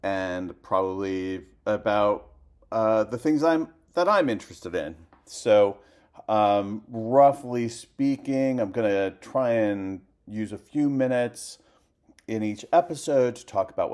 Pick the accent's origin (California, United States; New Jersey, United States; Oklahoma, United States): California, United States; San Francisco; now in Montreal, Canada; I'm based in Montreal, in Quebec, Canada. I'm originally from California, San Francisco, but I moved to Montreal about 20 years ago, and it feels like home.